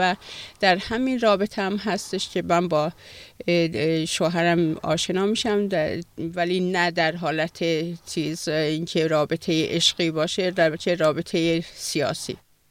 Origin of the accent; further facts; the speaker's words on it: Ardabil, Ardabil Province, Iran; now in Denmark; از ایران اومدم. 33 سال پیش ایران رو ترک کردم. 30 سالم هست دانمارک هستم.